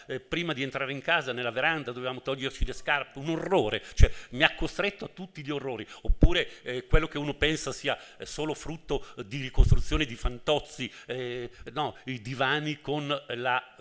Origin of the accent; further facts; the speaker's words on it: Lombardy, Italy; moved away as an adult; now in Rome, Italy; io sono bresciano, della sponda bresciana del Lago di Garda. Nel 70, a 20 anni, mi trasferisco a Roma